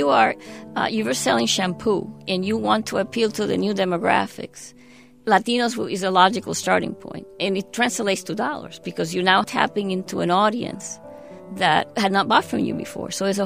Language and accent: English; Greensboro, North Carolina, United States; my father obtained a job teaching at UNCG, and this is how we ended up in Greensboro. So I was raised in Greensboro across the street from UNCG.